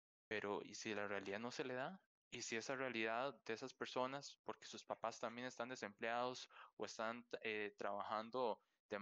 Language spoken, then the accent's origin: Spanish; San Carlos, Alajuela, Costa Rica; yo que soy originario de San Carlos